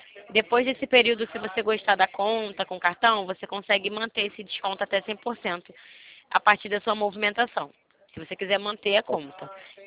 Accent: Rio de Janeiro, Brazil; Não, não, eu sou carioca, senhor.

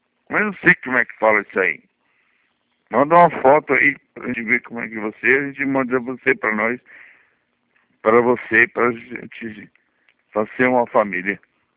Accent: São Paulo, Brazil; born there; now in Mogi das Cruzes, Brazil; Eu nasci no Itaim. Já ouviu falar no Itaim Paulista?

